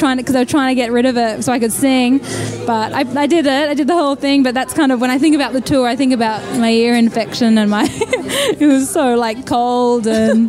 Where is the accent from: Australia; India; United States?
Australia; also born or lived in Surrey; now in London, United Kingdom; I am Australian, so I grew up in Australia, but then I spent about 3 years in Surrey at high school.